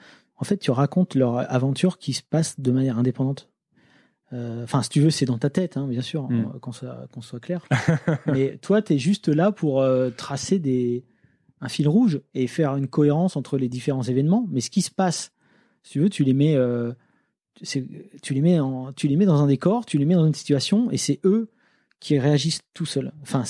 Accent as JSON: {"language": "French", "town": "Lille", "region": "Hauts-de-France", "country": "France", "said": "moi je viens de Lille"}